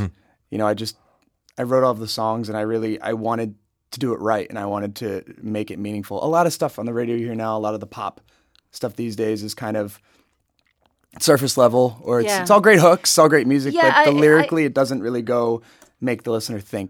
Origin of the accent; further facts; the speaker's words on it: East Coast, United States; I'm from the East Coast originally, so I'll have a lot of people in Jersey who will come up to the city and see me play.